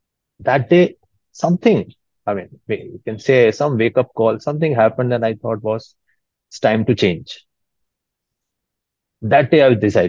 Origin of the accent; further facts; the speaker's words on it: Jammu, Jammu and Kashmir, India; moved away as an adult; also born or lived in Pune; I was born in Jammu, Kashmir. I was born in Jammu, basically. And then I did my studies there, and my dad felt that I need to be thrown out of that city and I should be going to a bigger city